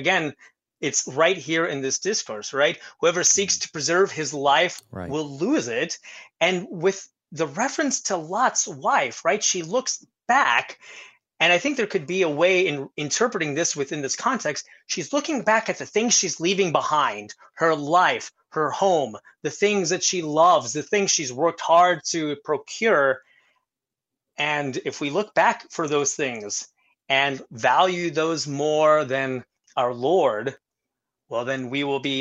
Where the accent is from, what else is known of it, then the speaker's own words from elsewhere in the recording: Texas, United States; I grew up in South Texas, and this was always one of those proof texts.